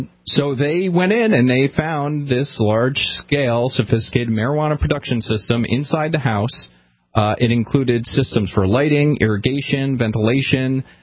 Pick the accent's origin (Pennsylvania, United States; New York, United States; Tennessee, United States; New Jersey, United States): New Jersey, United States; Our last caller, Don, was from New Jersey, and I'm originally from New Jersey.